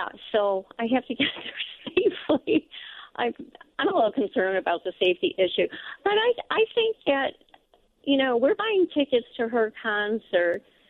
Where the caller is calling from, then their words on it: Lake Villa, Illinois, United States; I'm in Lake Villa.